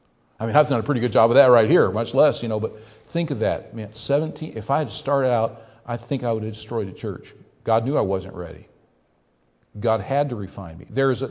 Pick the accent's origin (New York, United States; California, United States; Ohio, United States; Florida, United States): Ohio, United States; You know, I grew up in Ohio.